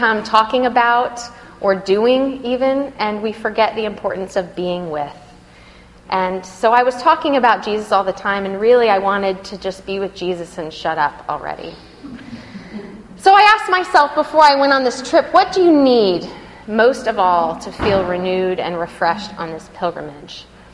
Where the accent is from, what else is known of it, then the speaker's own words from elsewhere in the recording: Texas, United States; I know because I'm from West Texas.